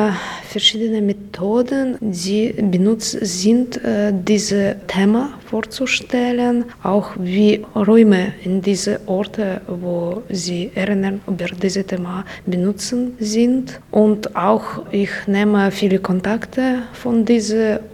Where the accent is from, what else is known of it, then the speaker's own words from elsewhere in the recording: Belarus; German is a second language; auch sehr wichtig für uns, bei uns in Belarus. Es ist nicht so entwickelt wie hier